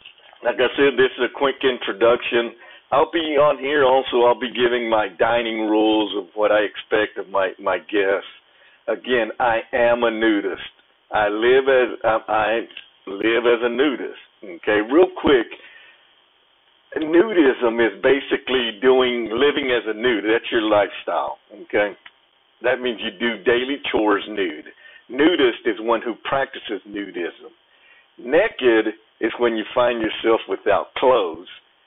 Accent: Texas, United States; I'm born and raised in Texas. I'm currently in Georgia on work, and I travel a lot.

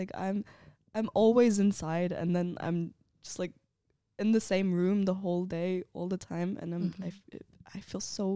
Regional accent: Turkey; moved away; But also like when I first moved here, because I'm from Turkey and it's like way warmer there.

